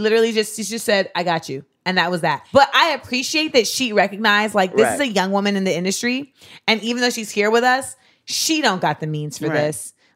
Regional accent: Grenada; Well, you're Liberian. I'm from Grenada.

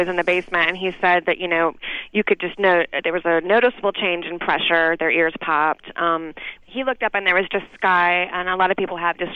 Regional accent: Kansas, United States; I mean, I'm from Kansas, and I have been known to mow my yard while sirens are going off

